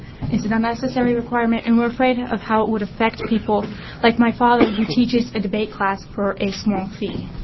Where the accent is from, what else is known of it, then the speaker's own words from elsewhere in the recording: Salem, Oregon, United States; For the record … I'm from Salem.